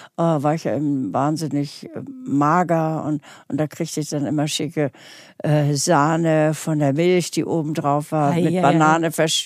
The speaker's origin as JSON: {"language": "German", "town": "Lübeck", "region": "Schleswig-Holstein", "country": "Germany", "tie": "born or raised there", "said": "bin ich sehr, sehr viel an der Wakenitz aufgewachsen im Lübecker Yachtclub."}